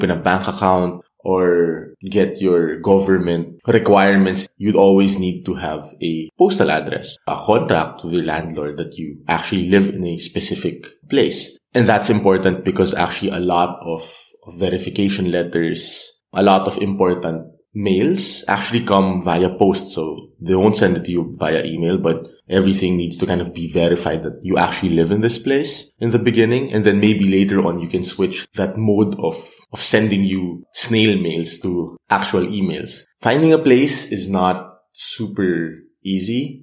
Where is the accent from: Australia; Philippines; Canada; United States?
Philippines; English is a second language; Although I'm from the Philippines and we have a lot of exotic food.